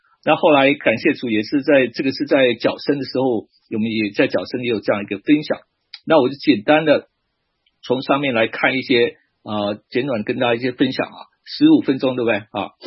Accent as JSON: {"language": "Chinese", "country": "China", "said": "我们中国人都知道"}